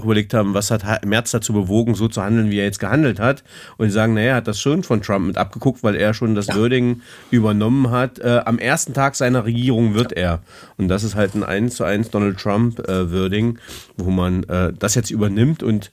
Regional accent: Magdeburg, Saxony-Anhalt, Germany; now in Würzburg, Germany; mich betrifft es ja als Magdeburger und Wahlunterfranke gleich dreifach.

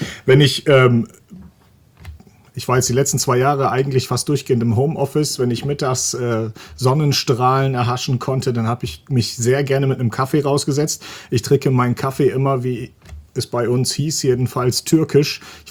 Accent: Mecklenburg-Vorpommern, Germany; Ich komme aus Mecklenburg ursprünglich mal und das freut mich immer und die machen gutes Bier.

